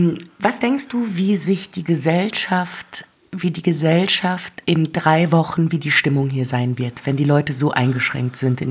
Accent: North Rhine-Westphalia, Germany; Ich komme nämlich ursprünglich aus dem Ruhrgebiet.

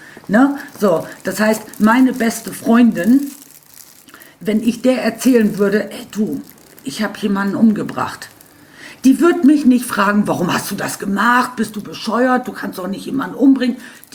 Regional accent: Bremerhaven, Bremen, Germany; born there; Ich bin in Bremerhaven geboren. Das ist jetzt fast 60 Jahre her.

